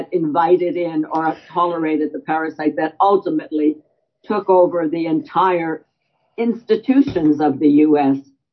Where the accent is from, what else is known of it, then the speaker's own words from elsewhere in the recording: Canada; now in United States; And as a Canadian, I never understood the American fascination with itself